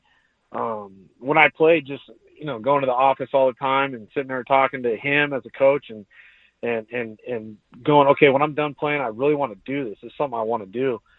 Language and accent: English; San Diego, California, United States; growing up in San Diego and you idolize Tony Gwynn